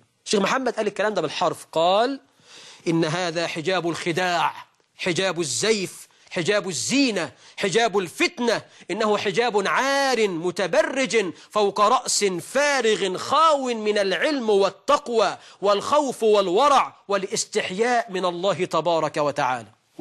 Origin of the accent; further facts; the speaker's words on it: Egypt; زي عندنا في مصر في الريف والصعيد